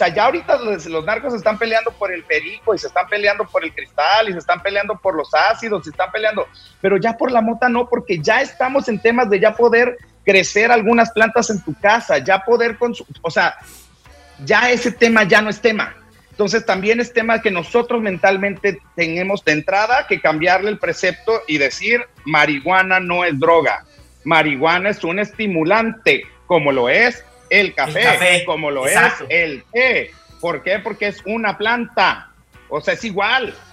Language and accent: Spanish; Mexico; nosotros como mexicanos que tenemos el privilegio de contar